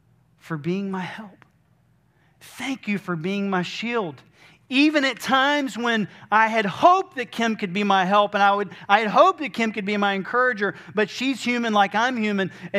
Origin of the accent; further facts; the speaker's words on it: Albany, Georgia, United States; born there; since June 7th of 1976, when I was born in Phoebe Putney Hospital in Albany, Georgia